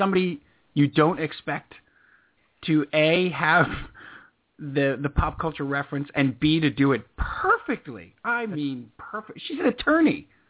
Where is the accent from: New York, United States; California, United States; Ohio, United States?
New York, United States; Commack; I am from Comac. There's a Motor Inn and a White Castle.